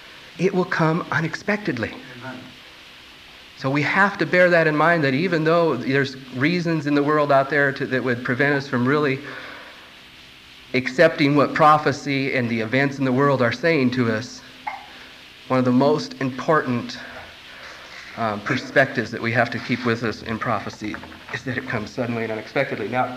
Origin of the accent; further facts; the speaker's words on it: United States; I'm an American living in the United States